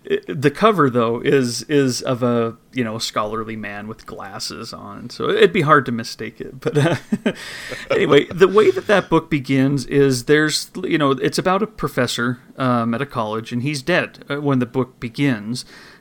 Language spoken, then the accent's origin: English; Idaho, United States; They settled out here in the West. I'm from Idaho.